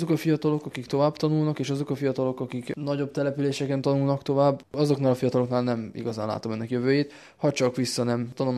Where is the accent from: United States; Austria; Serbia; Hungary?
Serbia; Vojvodina; néha viszont határozottan jól esik azt mondani, hogy igen, én Vajdaságból jöttem, szépnek is tartom.